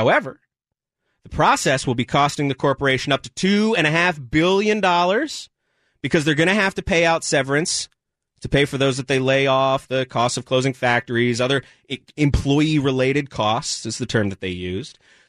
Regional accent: New Jersey, United States; I grew up in New Jersey.

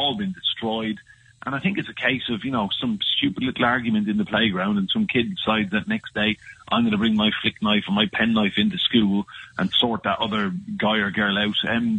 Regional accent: Ireland; now in Australia; No self-respecting Australian would have a barbecue in this weather, but we're Irish, we don't care.

